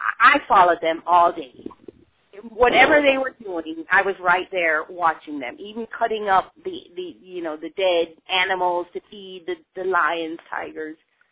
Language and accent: English; Kingston, Jamaica; I grew up in Jamaica, you know, I grew up in the capital, Kingston, but still, there was always hills and mountains all around